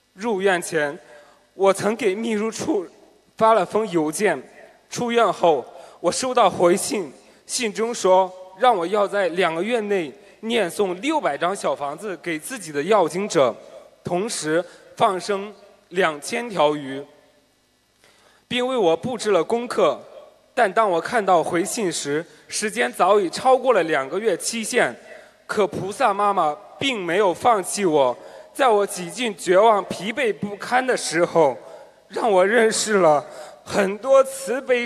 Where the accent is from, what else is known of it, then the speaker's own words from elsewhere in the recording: Shandong, China; 我是来自山东的同修 … ，今年刚刚大学英语专业本科毕业。